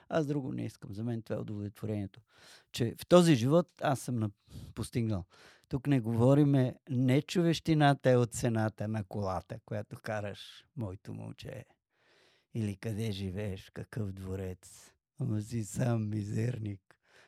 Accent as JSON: {"language": "Bulgarian", "town": "Dolni Okol", "region": "Sofia Province", "country": "Bulgaria", "tie": "born or raised there", "said": "Аз съм роден и израсъл в Долни и Горни Окол. На 12 км."}